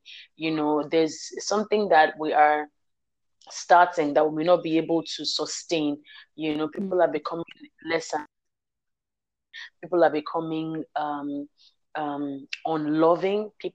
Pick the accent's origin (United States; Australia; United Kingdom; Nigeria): Nigeria; as a Nigerian, there's that old thing of, oh, the Niger spirit, never say die.